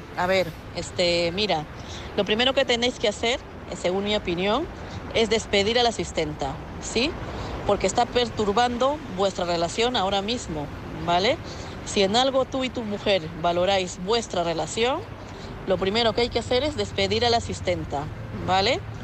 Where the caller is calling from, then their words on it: Madrid, Community of Madrid, Spain; de Madrid.